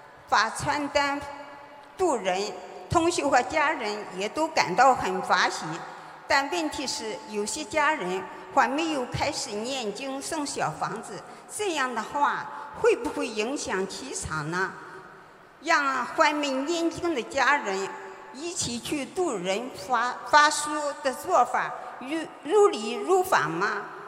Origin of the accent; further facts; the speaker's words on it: Osaka, Japan; 我是大阪的。